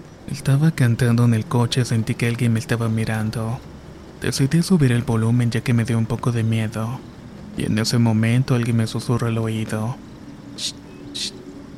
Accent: Texcoco, State of Mexico, Mexico; Soy originaria de Texcoco y esto me sucedió a los 12 años.

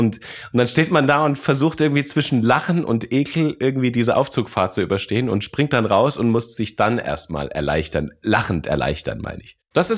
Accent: Lorsch, Hesse, Germany; also born or lived in Bavaria; Und Hessen bezeichne ich bis heute als meine Heimat, vor allem Südhessen. Ich bin in Lorsch groß geworden. Wunderschöne Kleinstadt an der hessischen Bergstraße mit einem Weltkulturerbe, dem Kloster Lorsch

